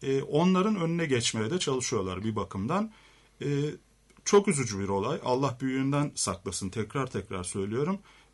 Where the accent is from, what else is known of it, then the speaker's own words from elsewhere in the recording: Harput, Elazığ, Turkey; Öncelikle ben Elazığlıyım aslen, Harputluyum.